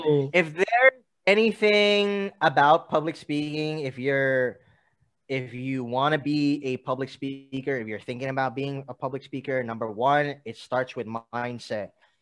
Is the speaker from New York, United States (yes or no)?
yes; New York, United States; Although I grew up in New York, I no longer have family there.